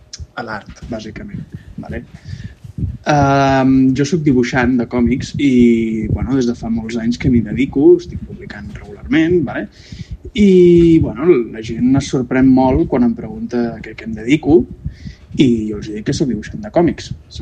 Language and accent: Catalan; Barcelona, Catalonia, Spain; sóc de Barcelona